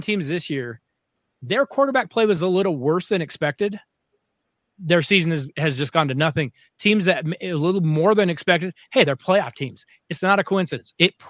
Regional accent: Colorado, United States; Look, I am a bumpkin from Colorado. I don't know anything.

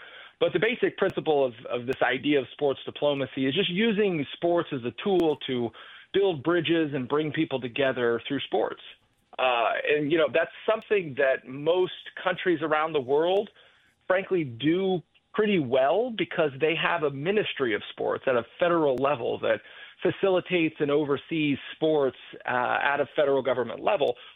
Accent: Kansas, United States; moved away as an adult; But it was through that I got to know my home state congressman. This was in Kansas, where I grew up. And he brought me out to Washington, D.C. to be his press secretary.

